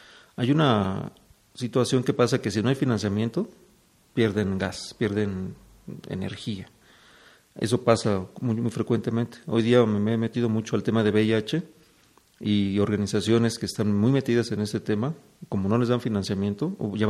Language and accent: Spanish; Mexico City, Mexico; born there; now in Cuernavaca, Mexico; Nací en México, en la Ciudad de México, pero llevo ya 25 años adoptado en el estado de Morelos, vivo en Cuernavaca.